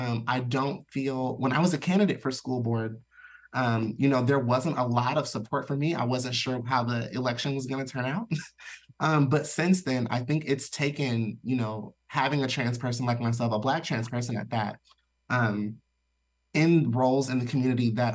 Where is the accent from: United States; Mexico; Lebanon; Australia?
United States; Decatur, Illinois; Living in Central Illinois, it's kind of the same situation for the rest of Illinois. I come from Decatur. It's a small area. We're in Central Illinois.